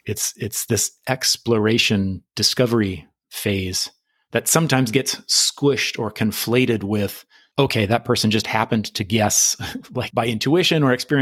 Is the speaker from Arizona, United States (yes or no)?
yes; Tucson, Arizona, United States; I grew up in Tucson, Arizona, in the Southwest in the U.S. It was pretty, it's not rural. That's a little bit exaggerated, but we lived in kind of a deserty area.